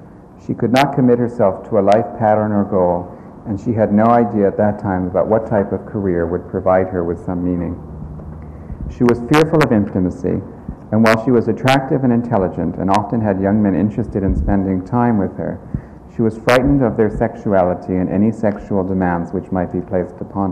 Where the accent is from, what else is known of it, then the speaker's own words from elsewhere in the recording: New York, United States; where I grew up in New York, it was also very accepted.